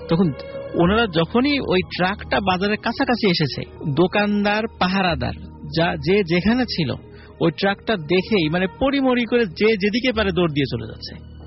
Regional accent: Rajbari, Dhaka Division, Bangladesh; আমার বাসা তো রাজবাড়ি, আমি রাজবাড়ি থেকে আসছিলাম

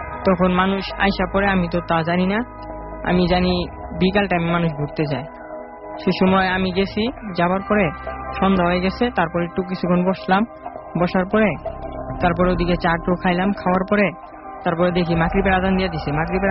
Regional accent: Dhaka, Dhaka Division, Bangladesh; আমি বংশাল থেকে আসছি, পুরান ঢাকা থেকে।

